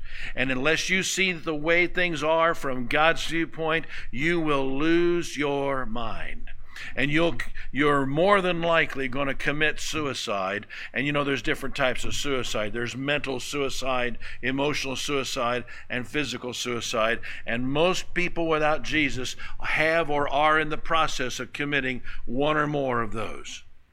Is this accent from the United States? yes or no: yes; United States; I grew up in America before the lawyers ruined it.